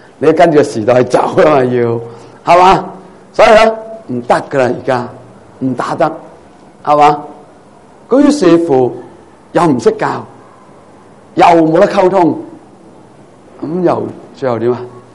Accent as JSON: {"language": "Cantonese", "country": "China", "said": "那所以我们中国人最叻揸条藤条教仔，啱唔啱？"}